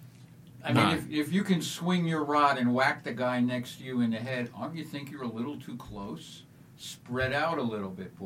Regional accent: Connecticut, United States; I remember as a kid growing up in Connecticut, the Mianis River

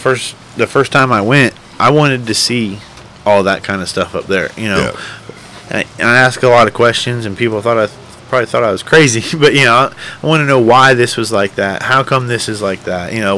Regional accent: Florida, United States; I've born and raised in Florida and spent most of my life in the Everglades

